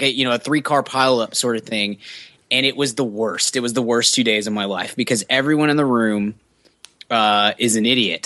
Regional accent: Texas, United States; we're from Texas. We know that not everybody in Texas is a big hick

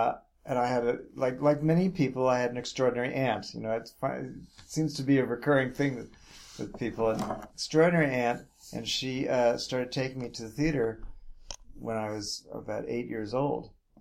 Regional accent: New York City, New York, United States; Well, I knew, maybe because I'm from New York City, or maybe just nature gave me a pragmatic attitude about life.

